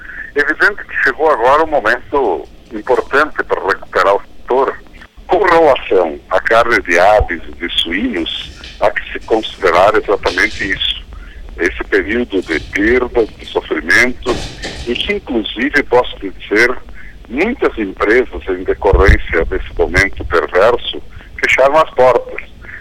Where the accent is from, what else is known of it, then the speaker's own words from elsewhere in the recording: Rio Grande do Sul, Brazil; porque eu sou gaúcho, e só porque estou agora numa cidade em São Paulo